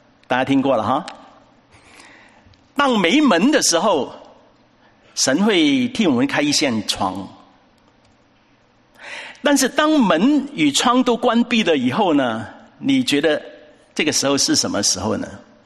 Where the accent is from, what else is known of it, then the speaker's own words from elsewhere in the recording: China; 但是时事不好呢，我们中国人有一句话说，时事就怎么样，造英雄。